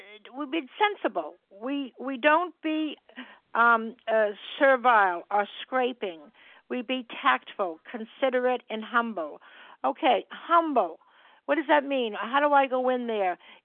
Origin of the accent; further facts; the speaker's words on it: Massachusetts, United States; I'm from Massachusetts.